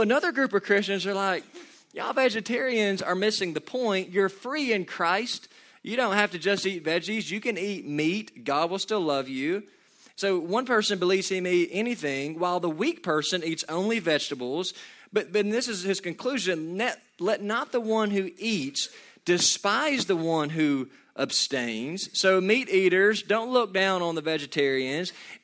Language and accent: English; Kentucky, United States; I was raised in Katy's, Kentucky, home of the Country Ham Festival, world's biggest country ham and biscuit